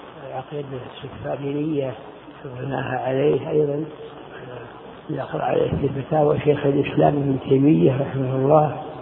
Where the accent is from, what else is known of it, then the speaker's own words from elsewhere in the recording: Unaizah, Al-Qassim, Saudi Arabia; born there; أنا كنت أنا من مواليد عنيزة القصيم